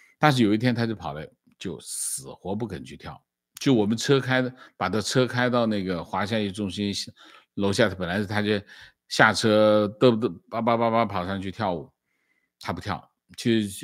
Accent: Jiangxi, China; now in United States; 就是我们江西人，是个赣州的

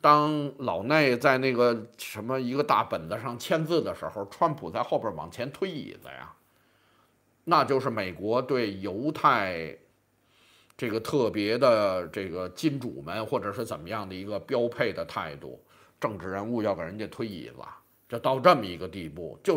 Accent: Beijing, China; accent: Beijing; 这就用我们北京话说

